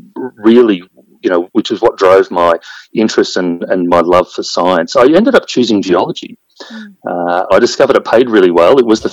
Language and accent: English; Beechworth, Victoria, Australia; I grew up and lived in Beechworth in northeast Victoria